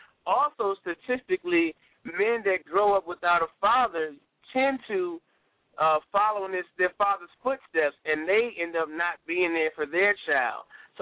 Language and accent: English; Richmond, Virginia, United States; I'm going to bring it to my hometown, Richmond